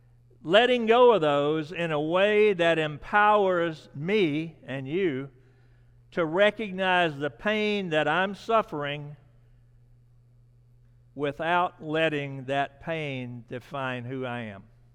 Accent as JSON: {"language": "English", "town": "Nesbitt", "region": "Mississippi", "country": "United States", "tie": "born or raised there", "said": "I get a message from my hometown in Nesbitt, Mississippi"}